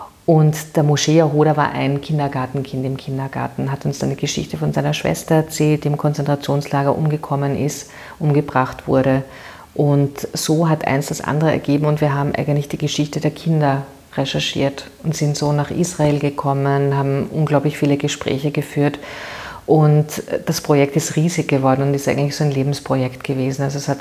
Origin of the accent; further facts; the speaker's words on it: Vienna, Austria; ich bin eine Währingerin und sehr glücklich, eine Währingerin zu sein und hier geboren zu sein. Ich bin in der Gänzgasse aufgewachsen, im Buwok-Bau.